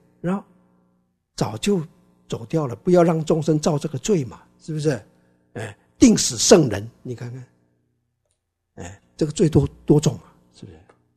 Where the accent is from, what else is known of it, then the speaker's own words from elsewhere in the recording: China; 但我们中国人不知道，我们中国人就是会，这些东方人就是会崇拜他们这些物质上的